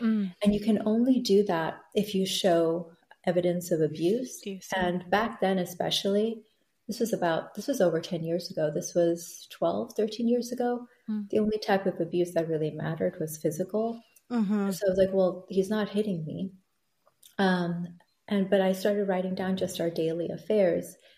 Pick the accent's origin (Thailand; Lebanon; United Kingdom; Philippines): Thailand; moved away as an adult; also born or lived in Bangladesh; now in United States; I was born in Bangladesh, raised in Thailand and educated there. And when I graduated from high school, I moved to the States for college on a student visa.